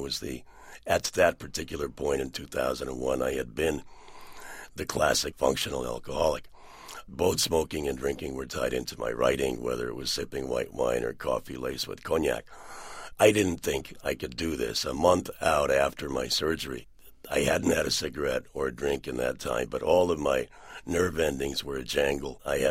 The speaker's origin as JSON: {"language": "English", "town": "Cleveland", "region": "Ohio", "country": "United States", "tie": "born or raised there"}